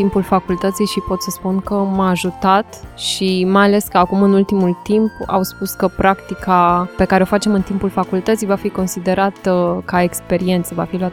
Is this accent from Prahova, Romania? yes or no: no; Timișoara, Timiș County, Romania; born there; moved away as an adult; now in Bucharest, Romania; pentru cei care pleacă din orașul în care s-au născut, chiar așa cum am plecat și eu din Timișoara în București